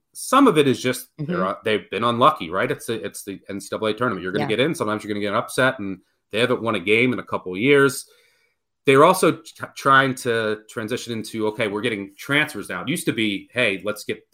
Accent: Lexington, Kentucky, United States; Yeah, well, that's just my hometown. I live in Lexington, very close to the program.

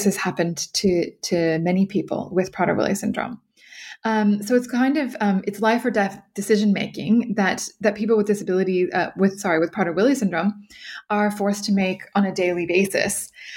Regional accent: California, United States; I am originally from California and did my law degree in New York

